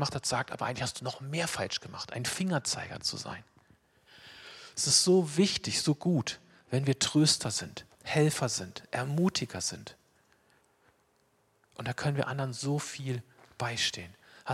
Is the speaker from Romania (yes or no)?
no; Wolfenbüttel, Lower Saxony, Germany; saß ich in so einem Park da in Wolfenbüttel, wo ich aufgewachsen bin.